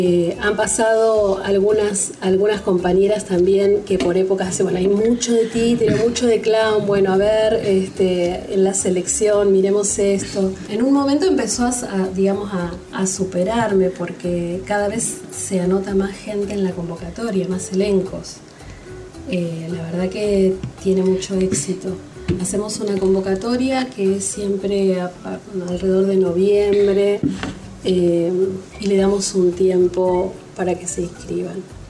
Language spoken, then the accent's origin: Spanish; Neuquén, Argentina; pues me fui de Neuquén, estuve en otros lugares, volví.